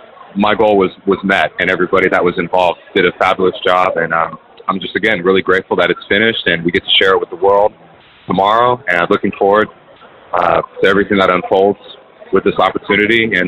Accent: California, United States; growing up in the Bay Area, there's so much music that I was exposed to at a young age and playing in my household growing up

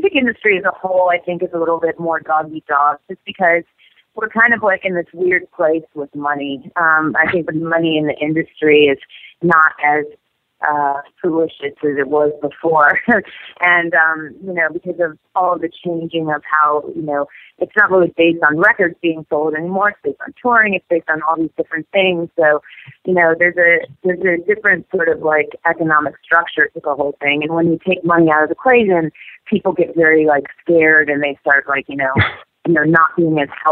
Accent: New York City, New York, United States; now in Los Angeles, United States; Yeah, I'm from New York City, so I know of all the winter fiasco that's going on up there.

